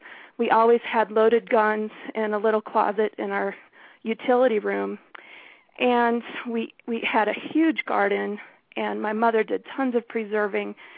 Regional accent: Detroit, Michigan, United States; born there; I was born in the Detroit area in 1968.

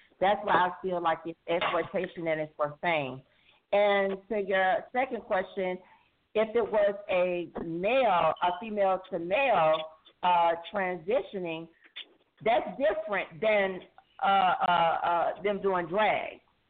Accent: Macon, Georgia, United States; Because I know growing up in Macon, in high school, you know, I had a lot of LGBT friends.

